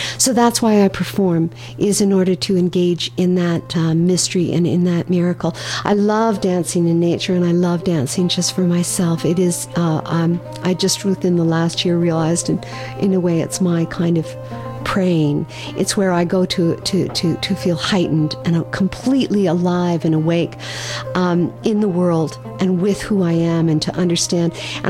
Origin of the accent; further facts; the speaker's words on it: Montreal, Quebec, Canada; born there; I was born in Montreal, and glad that I am here.